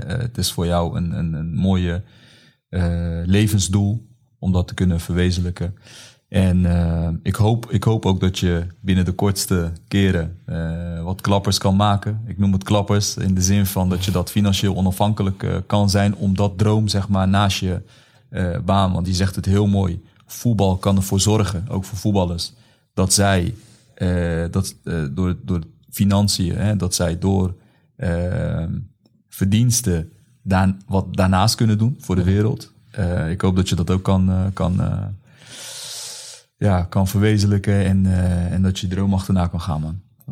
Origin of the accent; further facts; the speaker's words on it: Rotterdam, South Holland, Netherlands; also born or lived in Friesland; now in Zwolle, Netherlands; Ik kom uit Rotterdam. Ik ben naar Friesland verhuisd. En dan kom je in Zwolle.